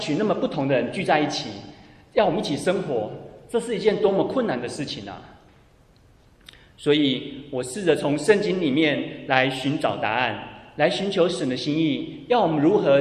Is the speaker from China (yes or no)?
no; Malaysia; moved away as an adult; also born or lived in Taiwan; now in United States; 我是在台湾出生，在马来西亚长大。2000年的时候我来美国求学